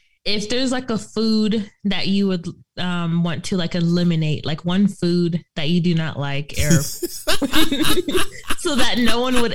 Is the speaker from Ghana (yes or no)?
no; Nigeria; I'm Nigerian